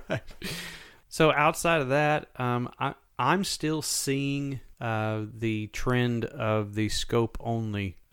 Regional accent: West Coast, United States; I grew up on the West Coast, and I do enjoy it out there.

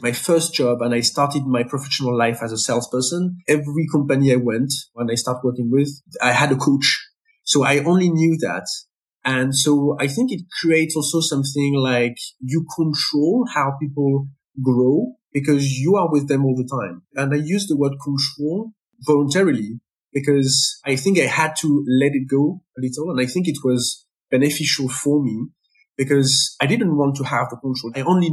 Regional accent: Paris, Île-de-France, France; English is a second language; I'm from Paris. I'm a French person. I guess you have heard that with my accent. My family come from half of France, half of Algeria. Okay, it's three generations before. So this last name is from Algeria.

